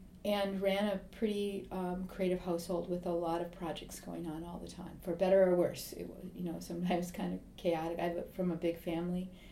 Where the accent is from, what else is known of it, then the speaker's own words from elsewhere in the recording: Midwest, United States; I suspect that some of that is informed by growing up in the Midwest and being close to rural areas and around people that work with their hands.